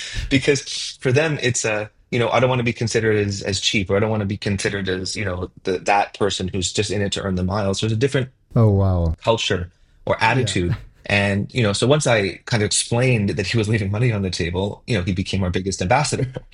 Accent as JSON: {"language": "English", "country": "Canada", "said": "So in North America, I mean, I'm Canadian, so similar culture to the US"}